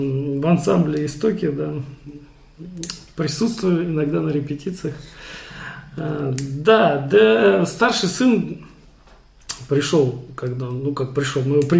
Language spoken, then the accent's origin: Russian; Volgograd, Volgograd Oblast, Russia; я родился в Волгограде, а так-то корни мои все саратовские, не факт, что там какие-то казаки присутствовали. Так что да, я родился, вырос в Волгограде, но казачества у нас вроде как ничего там в роду не было.